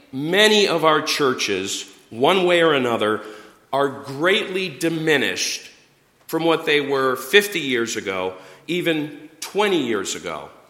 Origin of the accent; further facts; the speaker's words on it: Stratford, Connecticut, United States; I grew up in the First Congregational Church of Stratford, Connecticut, where I was baptized and confirmed and ordained.